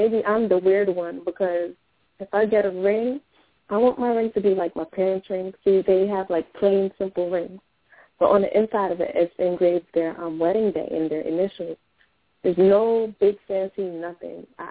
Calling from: Spring Valley, New York, United States; I'm calling from Spring Valley, New York.

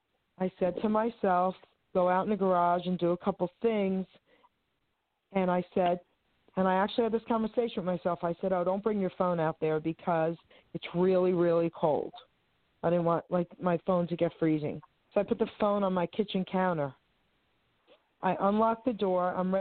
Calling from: New Jersey, United States; I'm calling from New Jersey.

